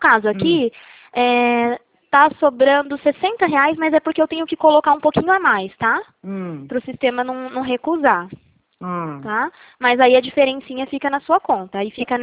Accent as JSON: {"language": "Portuguese", "town": "Martinópolis", "region": "São Paulo", "country": "Brazil", "said": "Eu sou de Martinópolis, eu trabalho em Presidente Prudente."}